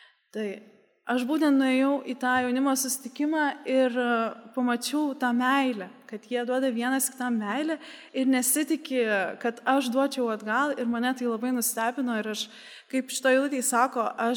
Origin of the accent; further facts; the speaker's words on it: Kaunas, Kaunas County, Lithuania; Tai aš užaugau Kaune, kaip ir minėjau.